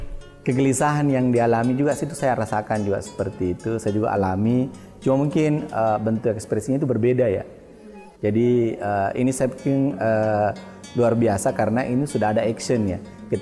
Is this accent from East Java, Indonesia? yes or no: no; Sinjai, South Sulawesi, Indonesia; born there; also born or lived in Bone; Ya, Bone juga yang tetangga dengan tempat kelahiran saya Sinjai, apalagi saya orang Bone itu